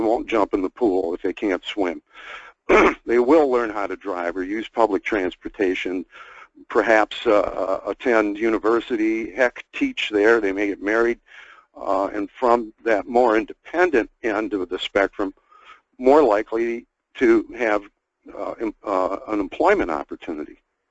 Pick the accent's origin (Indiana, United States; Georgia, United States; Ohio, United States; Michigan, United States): Michigan, United States; Detroit; by that time I had written for my hometown Detroit News and for other publications